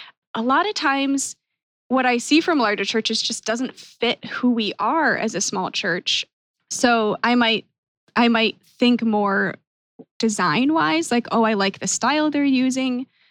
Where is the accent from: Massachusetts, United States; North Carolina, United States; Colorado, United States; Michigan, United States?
Michigan, United States; Grand Rapids; Well, I'm from Grand Rapids.